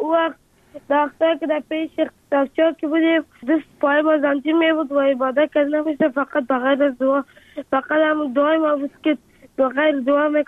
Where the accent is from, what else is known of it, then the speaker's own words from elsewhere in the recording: Afghanistan; آرزو دارم که بخیر کلام که شدم افغانستان و وطن خودم را بسازم.